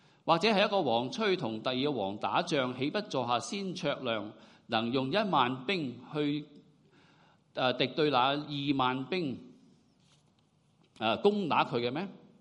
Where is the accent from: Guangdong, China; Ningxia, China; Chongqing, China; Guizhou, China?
Guangdong, China; accent: Cantonese; 用我们广东话的语气